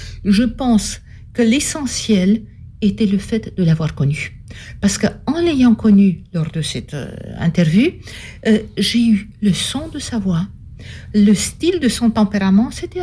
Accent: Romania; now in Switzerland; Donc, je suis partie avec mon père de Roumanie, réfugié politique en Suisse.

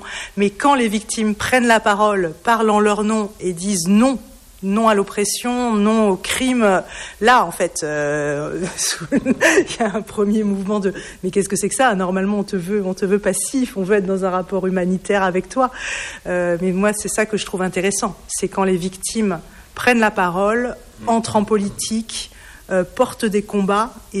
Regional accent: France; pour moi, qui suis d'une génération où j'ai vécu, où j'ai grandi en France, dans la paix

